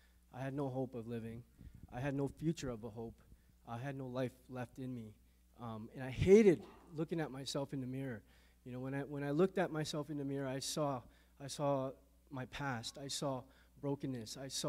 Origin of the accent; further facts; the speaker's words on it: Hamilton, Ontario, Canada; Well, I grew up around, I'm from Ontario, Hamilton, Ontario, Steel City, and I grew up in the East End, surrounded by Hamilton housing projects